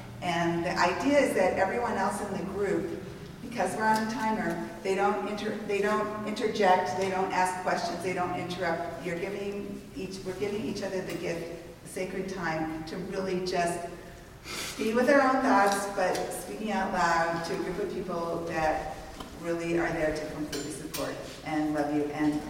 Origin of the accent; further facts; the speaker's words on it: Brisbane, California, United States; And I came from Brisbane, California, which is a little town just outside of San Francisco.